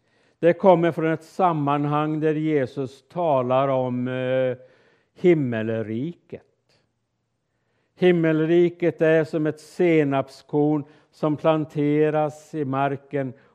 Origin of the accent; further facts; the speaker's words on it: Älvros, Jämtland County, Sweden; så var vi uppe i Härjedalen, där jag kommer ifrån. Ett gäng, vi var mellan 10 och 15 ungdomar från de olika kyrkorna. De flesta ifrån Sveg och min hemby Älvros.